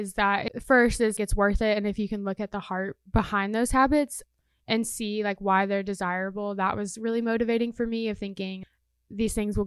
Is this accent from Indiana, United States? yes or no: yes; Indiana, United States; now in Murfreesboro, United States; because I'm not from Murfreesboro. I'm from Indiana. And so I try to call my family